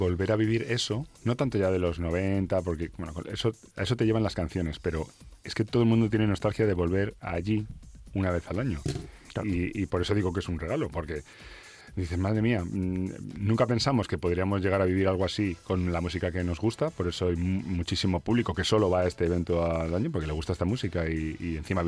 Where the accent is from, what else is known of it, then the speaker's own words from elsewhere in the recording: Madrid, Community of Madrid, Spain; mira que yo soy madrileño